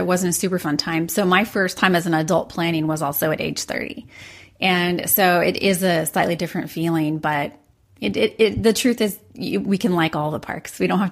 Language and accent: English; Kansas City, Missouri, United States; I'm from Kansas City originally, and so I have been to Marceline.